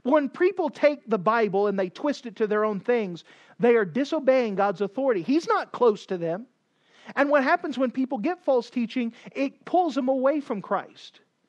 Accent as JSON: {"language": "English", "region": "the South", "country": "United States", "said": "You know, even today, I don't know Green Bay that well, but we came from the South"}